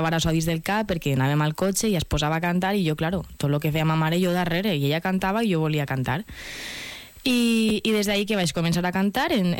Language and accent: Catalan; Valencian Community, Spain; nosaltres els valencians